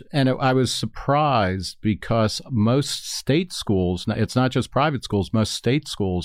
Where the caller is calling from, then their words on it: Oxford, Ohio, United States; And I'm speaking from Oxford, Ohio, where my ex-wife was a full professor after many years.